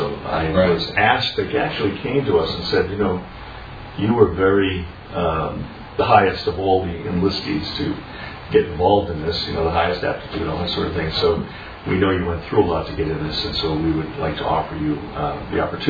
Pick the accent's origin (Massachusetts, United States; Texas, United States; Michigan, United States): Massachusetts, United States; Quincy; I'm from Boston. Massachusetts. Actually, North Quincy.